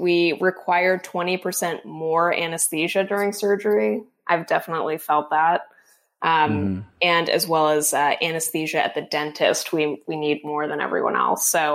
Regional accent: Florida, United States; I've heard it's very different from growing up in the UK with red hair, where it's probably more prevalent. But I grew up in Florida

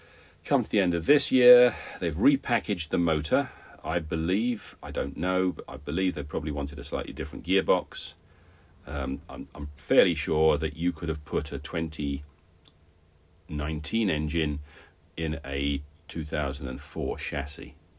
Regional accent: Rugby, West Midlands, United Kingdom; born there; in the town I was born in the Midlands, in Rugby.

